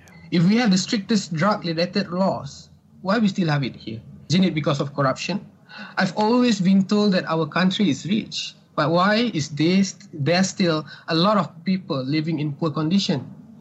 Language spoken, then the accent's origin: English; Balakong, Selangor, Malaysia; I grew up in Balakong, in a middle low income family. My parents are both from Perak, and they moved to KL and then to Balakong, looking for a better opportunity.